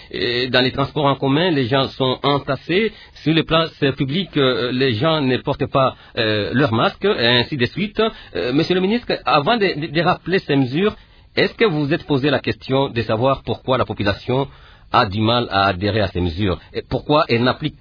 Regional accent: DR Congo; chez nous en RDC.

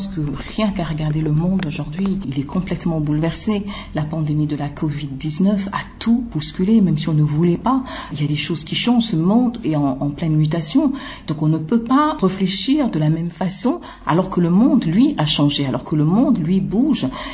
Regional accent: DR Congo; je suis du Grand Congo, bah, c'est la République démocratique du Congo

